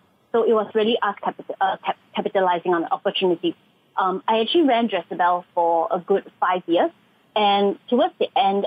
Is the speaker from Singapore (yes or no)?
yes; Singapore; also born or lived in Malaysia; So you're right to say that I'm Singaporean. So while, you know, my life and my work has been based in Malaysia, I've actually spent the last 4 months now locking down and also spending this past couple of months in Singapore.